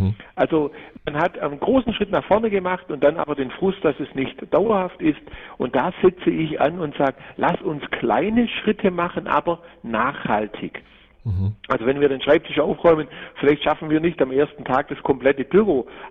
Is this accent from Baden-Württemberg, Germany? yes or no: yes; Baden-Württemberg, Germany; Ja, also richtig, man hört es an meiner Stimme. Ich bin Schwabe